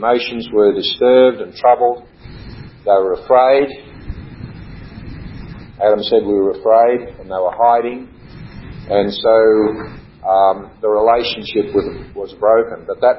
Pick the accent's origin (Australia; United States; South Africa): Australia; I'm a Christian from Australia